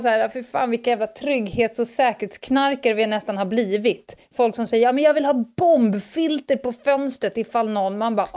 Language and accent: Swedish; Stockholm, Stockholm County, Sweden; jag är från Stockholm, det är inte riktigt samma...